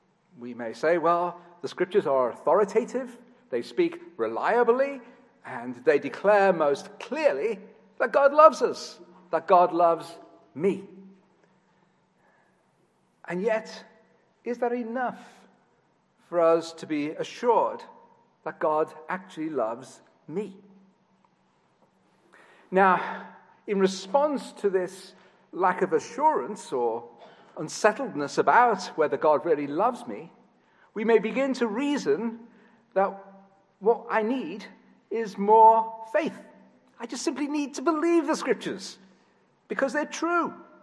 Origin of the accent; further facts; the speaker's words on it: Liverpool, North West England, United Kingdom; accent: English; John was telling me earlier on that I'm losing my accent, which troubles me enormously, so I'm going to try even harder to speak with my English accent. But in Liverpool, it's a very distinctive accent.